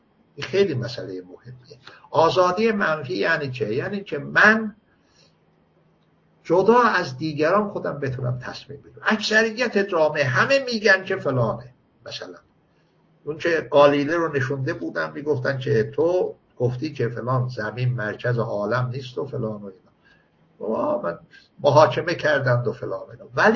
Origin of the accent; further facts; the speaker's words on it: Iran; اروپای نیستم، من ایرانی هستم و کشورم رو دوست دارم همونطور که مادرم رو دوست داشتم